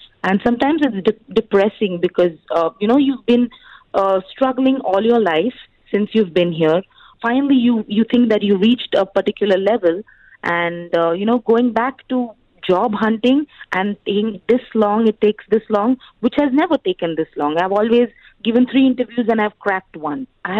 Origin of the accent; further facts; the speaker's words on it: India; Although I'm an Indian, sometimes people do think that I have a weird accent, probably a regional accent.